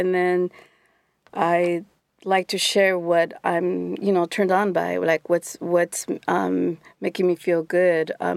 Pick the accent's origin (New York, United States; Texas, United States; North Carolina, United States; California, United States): California, United States; San Francisco; I grew up in San Francisco and in the Mission District.